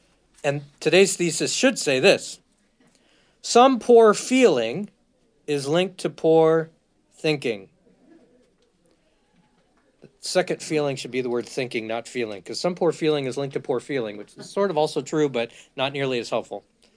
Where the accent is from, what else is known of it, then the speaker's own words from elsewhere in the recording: Wales, United Kingdom; I'm not Dutch, I'm Welsh